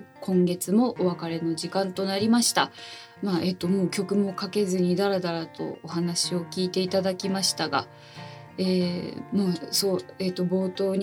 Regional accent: Oita, Japan; 自分は大分県の田舎の出身だけど

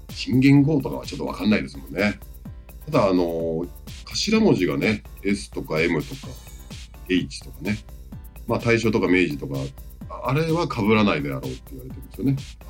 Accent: Hokkaido, Japan; 僕も北海道出身なんでね、まあ、そだねと嬉しいなと思います

